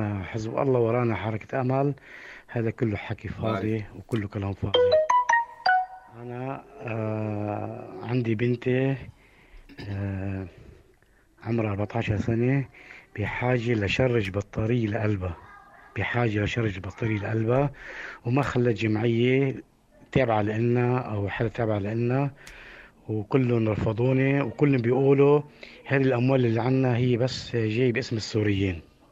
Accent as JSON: {"language": "Arabic", "region": "South Governorate", "country": "Lebanon", "said": "أنا ابن الجنوب، أوعوا تفكروا انه ابن الجنوب"}